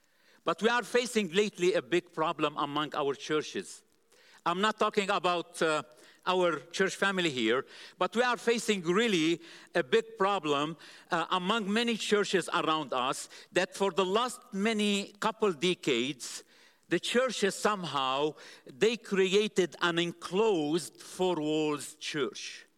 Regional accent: Lebanon; I grew up in Lebanon, born and grew up in Lebanon from, you know, Middle East and North Africa area. And I used to grow up in a zone war

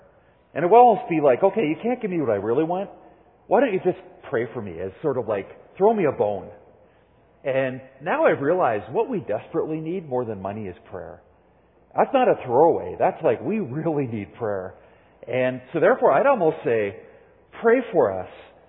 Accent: South Africa; We're both from South Africa.

